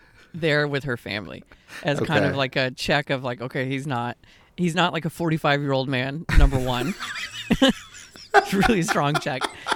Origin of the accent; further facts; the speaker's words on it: Austin, Texas, United States; now in California, United States; Like, I again, this was like that reinforcing this idea growing up in Austin. It was like, yeah, Austin, again, cool city looking back.